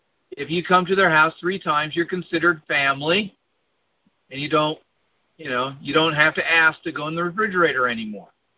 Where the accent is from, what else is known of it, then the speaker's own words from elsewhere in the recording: United States; I'm an American. I don't believe in those foreign things.